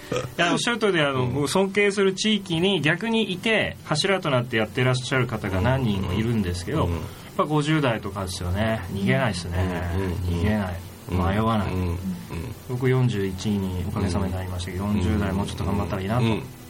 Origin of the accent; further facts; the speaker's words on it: Fukuoka, Japan; 僕もその福岡の出身でありながらメインで仕事やったのは東京大阪じゃないですか